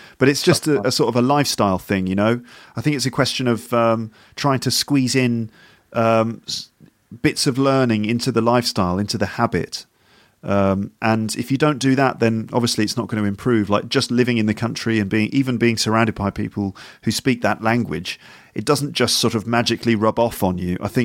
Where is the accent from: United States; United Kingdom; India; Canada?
United Kingdom; England; And so I, as an English person, I say, oh, you know, because I sort of round the sound off.